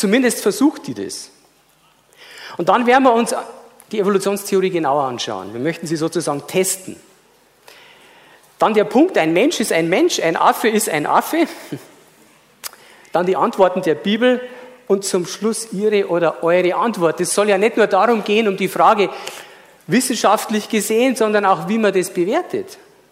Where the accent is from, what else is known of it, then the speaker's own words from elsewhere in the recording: Bavaria, Germany; Ich komme aus Bayern, da ist es sowieso.